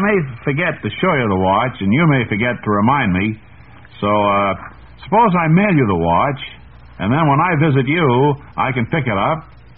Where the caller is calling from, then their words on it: New York City, New York, United States; I'm in New York City. I'm calling from New York City.